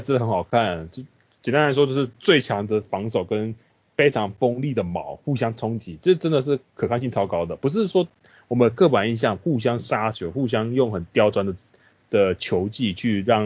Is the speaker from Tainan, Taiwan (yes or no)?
no; Changhua County, Taiwan; now in Taichung, Taiwan; 我本身是那个彰化人，那小时候是在彰化为主，然后后来来到中部的市中心。当然后来因为有些工作因素会去北部